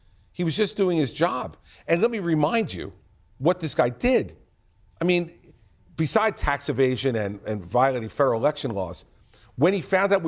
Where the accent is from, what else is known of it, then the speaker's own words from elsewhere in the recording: New Jersey, United States; I'm definitely not the Bible guy, but I'm from New Jersey.